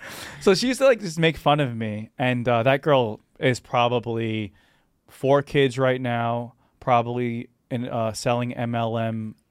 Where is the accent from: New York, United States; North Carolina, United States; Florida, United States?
New York, United States; Staten Island; Nah, I'm from Staten Island, bro.